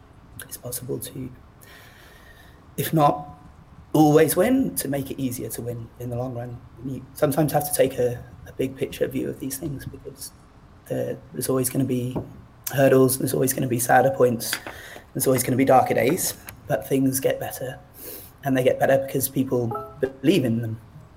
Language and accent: English; United Kingdom; I find that incredibly awkward as a British person